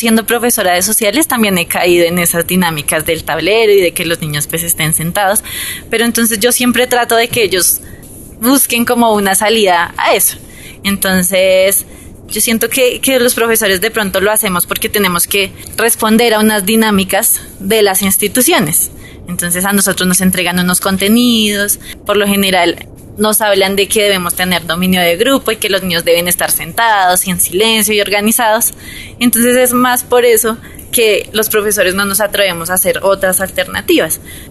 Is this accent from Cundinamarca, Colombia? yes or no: no; Bogotá, Colombia; yo soy de Bogotá y no sabía bien las dinámicas como del Frailejonal.